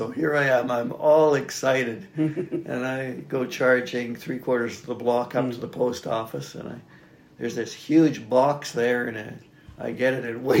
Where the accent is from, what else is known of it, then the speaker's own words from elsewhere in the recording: Athabasca, Alberta, Canada; How do you know I'm from Athabasca?